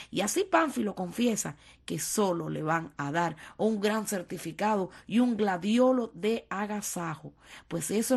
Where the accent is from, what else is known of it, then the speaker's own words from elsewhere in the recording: Cuba; sobre todo allí en mi isla de Cuba.